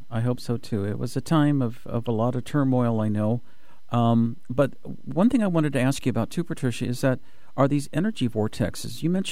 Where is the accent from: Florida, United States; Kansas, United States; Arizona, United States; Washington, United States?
Washington, United States; Olympia; And I grew up in Olympia